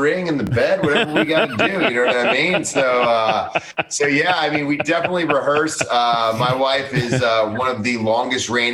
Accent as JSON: {"language": "English", "town": "Parma", "region": "Ohio", "country": "United States", "said": "Like, I'm from Parma, Ohio. When you're from Parma, Ohio, you know, you go to college, you get it after college, you go back home"}